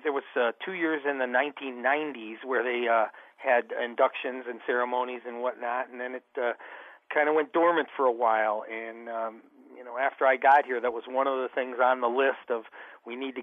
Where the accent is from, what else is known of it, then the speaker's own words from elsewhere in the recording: Midwest, United States; I'm a Midwesterner, so we're more used to it